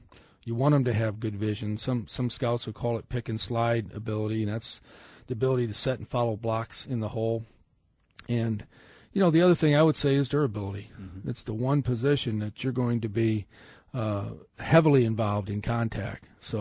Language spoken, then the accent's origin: English; Ohio, United States; myself growing up in Ohio